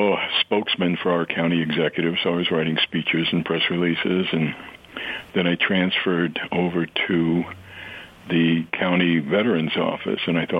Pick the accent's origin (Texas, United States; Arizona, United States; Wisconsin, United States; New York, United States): New York, United States; No, I grew up in New York.